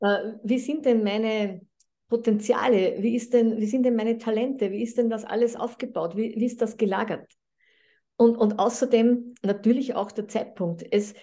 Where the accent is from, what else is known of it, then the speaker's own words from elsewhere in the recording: Austria; du bist pragmatisiert, hieß das bei uns in Österreich.